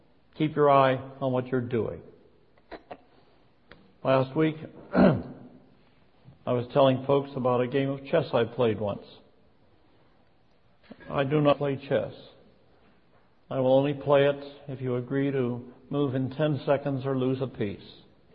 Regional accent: Pennsylvania, United States; I don't get very much into the big football games, but I was raised very near Pittsburgh.

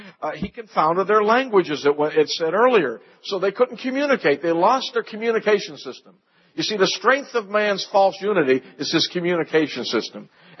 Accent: New York, United States; I come from New York. Big city.

